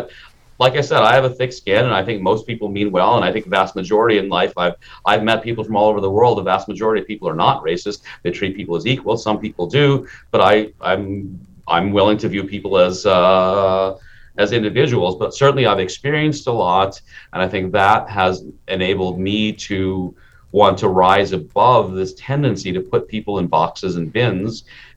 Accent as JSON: {"language": "English", "region": "Minnesota", "country": "United States", "tie": "born or raised there", "said": "I was a kid in Minnesota in the 1970s, and being an Indian, I could pass for Black, I could pass for Native American, I could pass for Mexican, I could pass back for Muslim, pass for Arab."}